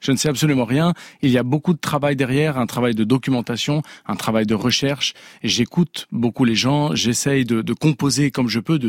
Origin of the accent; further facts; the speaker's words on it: Santiago, Santiago Metropolitan Region, Chile; first language Spanish; French is a second language; also born or lived in France; étant chilien, santiaguino. Donc fatalement, l'espagnol a été ma première langue.